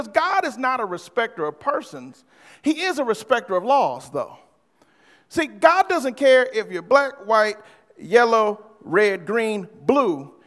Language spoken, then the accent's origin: English; Farmington Hills, Michigan, United States; also born or lived in Detroit; I remember growing up in Detroit, Farmington Hills area, and across the street from me, my best friend was a Jewish individual.